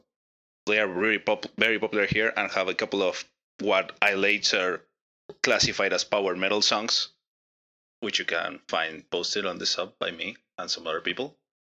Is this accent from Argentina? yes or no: yes; Argentina; English is a second language; I am from Argentina, not from the US like the rest of most of the people here.